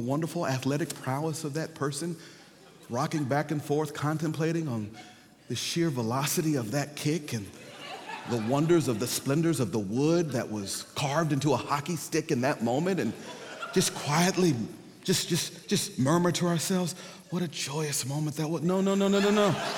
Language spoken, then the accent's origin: English; the South, United States; Notice now, I'm from the South of the United States. I grew up in a black church, okay?